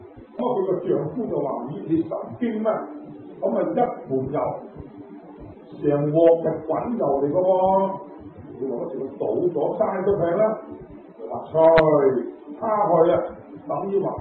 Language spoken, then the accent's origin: Cantonese; Guangdong, China; 我哋中意食油條啊，即係我哋廣東人話嘅油炸鬼。